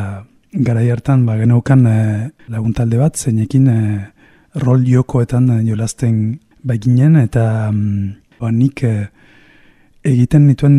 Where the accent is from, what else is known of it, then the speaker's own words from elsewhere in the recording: Montevideo, Uruguay; Basque is a second language; now in Bayonne, France; Bai, Uruguaikoa naiz, Montevideokoa, zehazki. Da hiriburua, hiri handia bada. Eta Baionan daramatzat lau urte jadanik bizitzen. Eta gero euskararekin, euskaldun berria naiz.